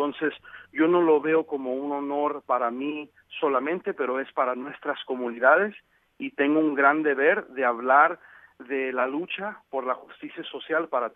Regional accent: Mexico; now in United States; yo soy un mexicano inmigrante, indocumentado

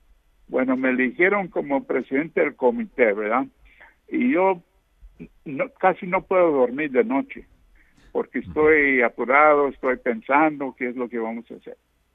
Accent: El Paso, Texas, United States; Yo soy del Paso, Texas, pero yo estaba en Washington estudiando y trabajando con la comisión.

